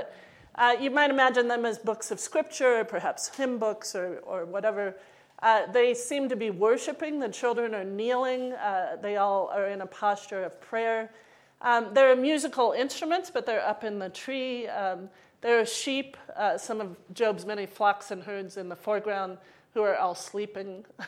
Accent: Missouri, United States; now in Minnesota, United States; And I'm a landlubber. Like, I grew up in Missouri. I grew up in, you know, landlocked states. I live in Minnesota now.

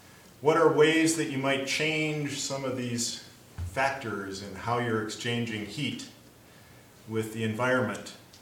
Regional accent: Crookston, Minnesota, United States; Crookston, Minnesota is my hometown, and that used to have the coldest wind chill in the lower 48.

